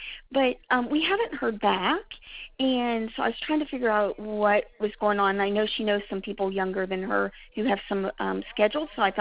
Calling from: Texas, United States; I'm calling you from Texas.

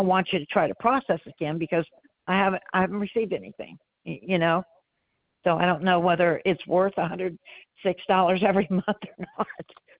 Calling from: Ohio, United States; I'm calling from Ohio, and we had that bad storm

